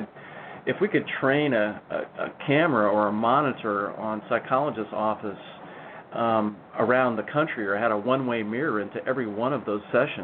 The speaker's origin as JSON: {"language": "English", "region": "Texas", "country": "United States", "said": "Now, I knew what the cowboy meant. I was from Texas. He knew I was from Texas."}